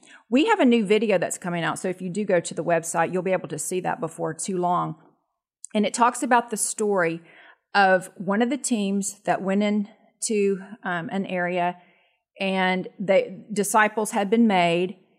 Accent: the South, United States; I was just as far away as they were, and I was brought up in the South.

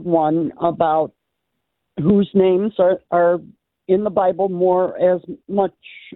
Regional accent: Posen, Illinois, United States; I grew up in a little town in the south side of Chicago called Posen.

